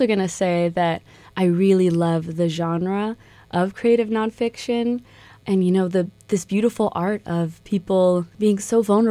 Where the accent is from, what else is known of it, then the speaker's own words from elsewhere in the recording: Miami, Florida, United States; I'm actually originally from Miami, Florida, where I went to a charter art school from middle school to 10th grade.